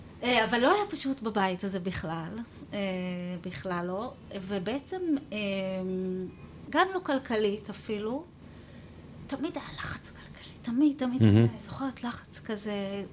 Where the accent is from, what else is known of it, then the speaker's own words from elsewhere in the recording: Even Yehuda, Central District, Israel; also born or lived in Petah Tikva, Israel / New York, United States; מאיפה אני? במקור אני נולדתי בפתח תקווה. לא נוהגת להגיד את זה.